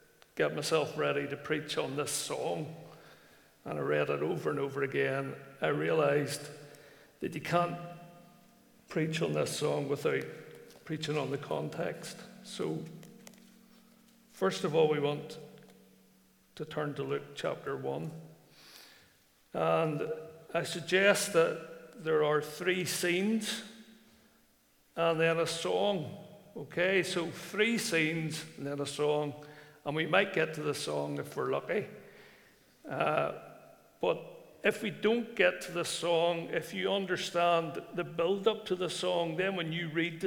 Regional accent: Ballywalter, Northern Ireland, United Kingdom; I'm from Ballywalter

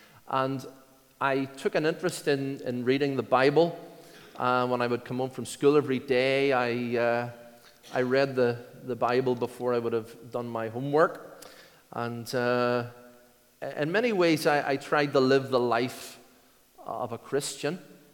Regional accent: Belfast, Northern Ireland, United Kingdom; But my upbringing was not in Newton Ards particularly, but in East Belfast. And I grew up in Ballyhackamore.

